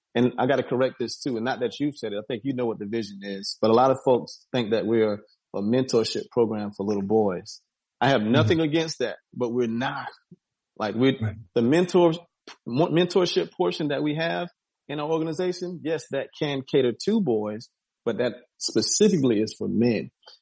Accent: West Coast, United States; we might have grown up differently, and I'm from the West Coast, man.

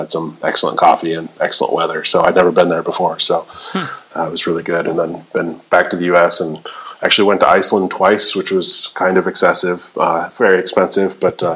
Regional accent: Iowa, United States; Like, I grew up in Iowa, went to Iowa State, was working about half time and going to school, and then ended up dropping out

